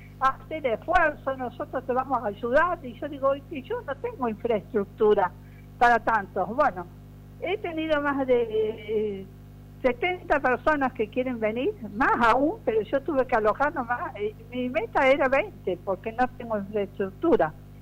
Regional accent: Río Cuarto, Córdoba, Argentina; born there; moved away as an adult; now in Córdoba, Argentina; yo vivía, siempre he vivido en el Cerro de las Rosas, nací en Río Cuarto, después me casé, me fui a vivir a Córdoba

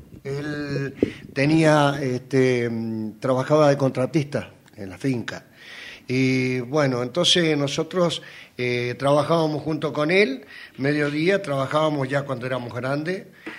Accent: San Rafael, Mendoza, Argentina; born there; Yo nací en San Rafael, Mendoza.

